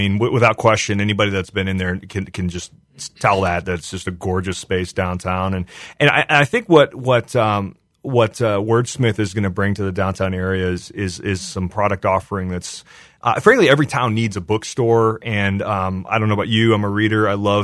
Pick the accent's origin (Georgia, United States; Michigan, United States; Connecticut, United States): Michigan, United States; I remember growing up going to the bookstores that were in my hometown in Southwest Michigan